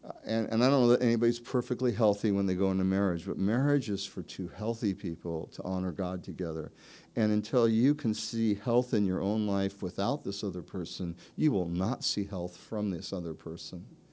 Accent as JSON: {"language": "English", "country": "United States", "said": "Now, I know we live in a land, I'm an American, I'm free, I'm my own man."}